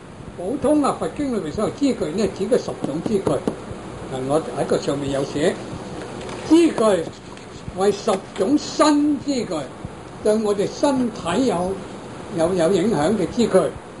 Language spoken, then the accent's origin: Cantonese; Guangdong, China; 另外有一種呢，我們廣東人呢，廣東人呢有隻時候